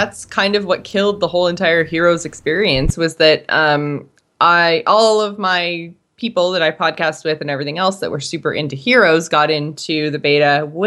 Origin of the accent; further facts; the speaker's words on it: Canada; it was because I'm Canadian